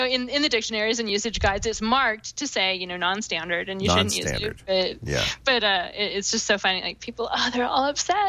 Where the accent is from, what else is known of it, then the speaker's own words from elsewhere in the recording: Seattle, Washington, United States; I'm from Seattle originally, so I tend to say you guys when I'm addressing a group of people